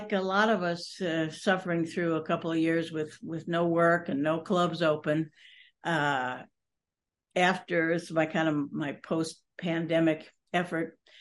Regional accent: Chicago, Illinois, United States; So born and raised in Chicago.

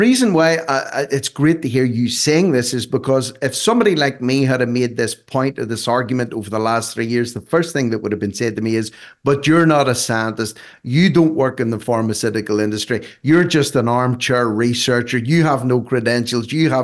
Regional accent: Ireland; I was dismissed back then as just an Irishman with a tinfoil hat on

